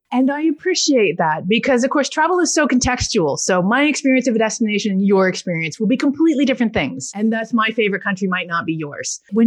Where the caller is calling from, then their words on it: Toronto, Ontario, Canada; I hail you today from Toronto, Canada, where I do have a home base.